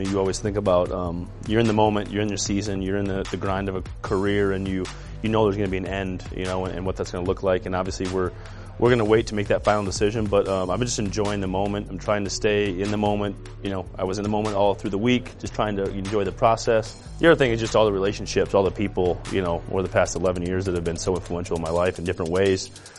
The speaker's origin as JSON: {"language": "English", "region": "South Dakota", "country": "United States", "tie": "born or raised there", "said": "growing up in South Dakota, you know, Ben grew up about 2 hours from me."}